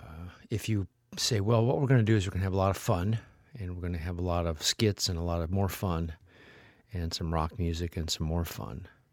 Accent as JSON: {"language": "English", "region": "Nebraska", "country": "United States", "tie": "born or raised there", "said": "I should, because he's a senator from my home state of Nebraska."}